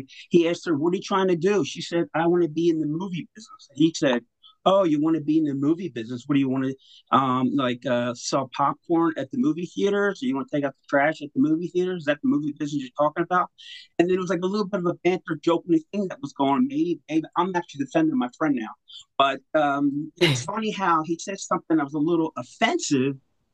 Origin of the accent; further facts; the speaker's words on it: Italy; I'm from Italy. We were speaking Italian, so we had a special connection.